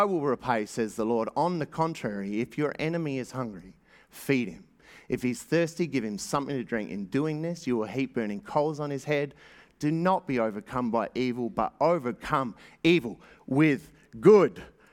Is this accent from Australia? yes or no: yes; Australia; we have to traverse as an Australian people for our Indigenous brothers and sisters